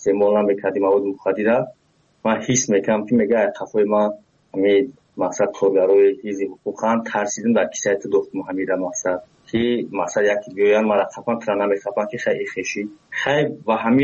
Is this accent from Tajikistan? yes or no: yes; Tajikistan; moved away; ما یک نیم پیش از تاجیکستان اومدم